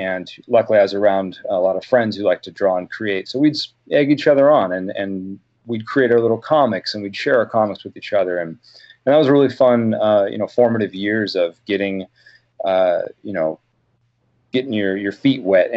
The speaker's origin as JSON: {"language": "English", "region": "Oregon", "country": "United States", "tie": "born or raised there", "said": "You know, growing up on the Oregon coast, we used, just a lot of things that were around us."}